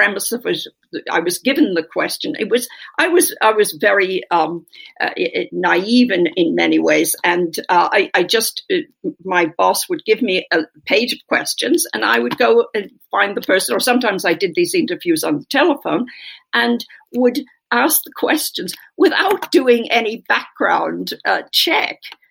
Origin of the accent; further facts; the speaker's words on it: Ireland; growing up in Ireland